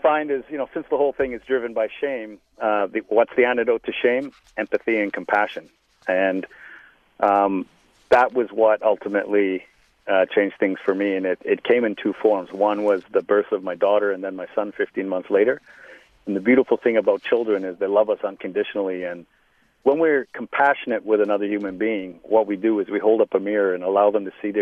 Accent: Liverpool, North West England, United Kingdom; born there; I was born in Liverpool

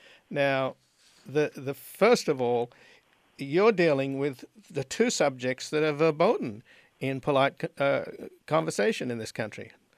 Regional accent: Australia; because I come from Australia, they sort of say, oh, yeah, you're descended from convicts

